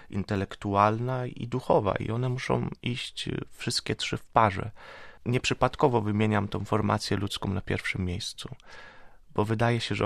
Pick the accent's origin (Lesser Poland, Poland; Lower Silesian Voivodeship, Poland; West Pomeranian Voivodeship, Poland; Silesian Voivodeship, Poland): West Pomeranian Voivodeship, Poland; Świnoujście; usłyszała, że jestem ze Świnoujścia i że jakoś postaram się jej załatwić